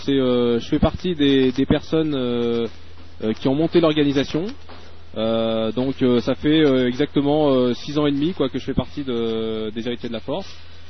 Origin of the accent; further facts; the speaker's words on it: Vichy, Auvergne-Rhône-Alpes, France; Oui, alors … je suis originaire de Vichy.